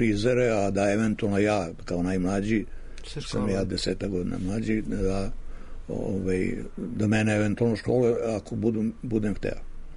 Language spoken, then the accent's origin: Serbian; Belgrade, Serbia; Ja sam odrastao na Čukarici, to je radnički kraj.